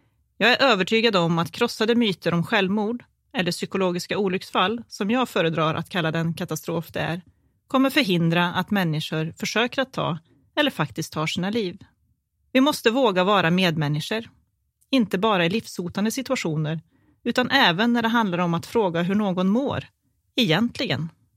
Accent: Kil, Värmland, Sweden; Jag är uppvuxen i Kil med min mamma, pappa och bror.

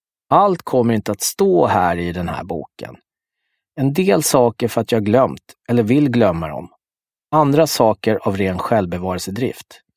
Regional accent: Stockholm, Stockholm County, Sweden; Jag är uppväxt på Södermalm under 70- och 80-talet.

